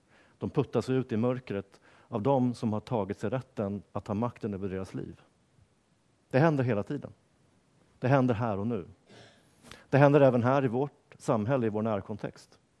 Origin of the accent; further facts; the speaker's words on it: Norrtälje, Stockholm County, Sweden; Jag växte upp i Norrtälje, en plats norr om Stockholm, 7 mil ungefär. Lite grann en småstad.